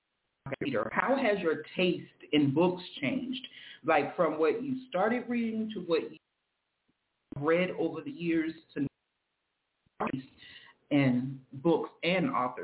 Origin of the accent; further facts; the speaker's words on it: Mississippi, United States; accent: country southern; greet you guys with like the country southern accent. I am from Mississippi, by the way, so it should have came better than that, but I'm going to work on getting my old accent back